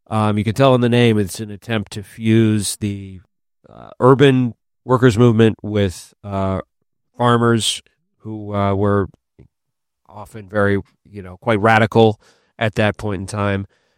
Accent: St. Paul, Minnesota, United States; they moved their HQ to St. Paul, which I just want to say for the record, I this is my hometown. My family still lives there in St. Paul

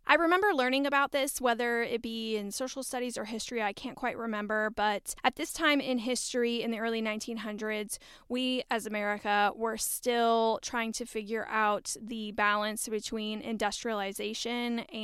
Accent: United States; As an American, the concept of not immediately evacuating in the event of a fire got me thinking about where our fire policies actually come from.

